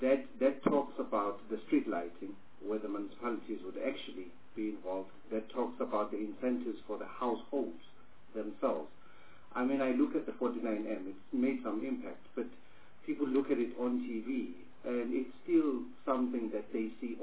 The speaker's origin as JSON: {"language": "English", "town": "Umlazi", "region": "KwaZulu-Natal", "country": "South Africa", "tie": "born there", "said": "You cannot take a person who stays in a township. I was born in Umlazi, for instance."}